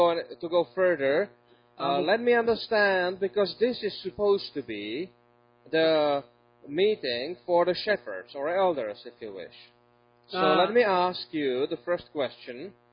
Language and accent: English; Czechia; I am from the Czech Republic.